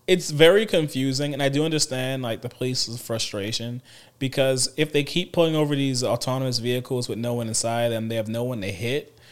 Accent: New Orleans, Louisiana, United States; I'm from New Orleans. That's commonplace.

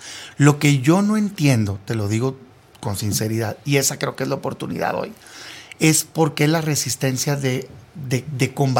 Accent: Mexico; A mí como mexicano más bien lo que me preocupa es, pues, el combate al crimen en México

